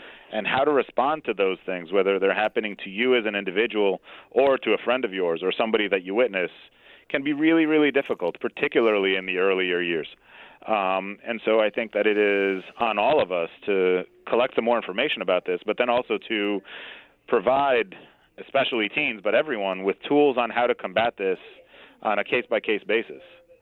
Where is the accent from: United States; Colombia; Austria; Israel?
Israel; I was born and raised in Israel, which makes this even more important.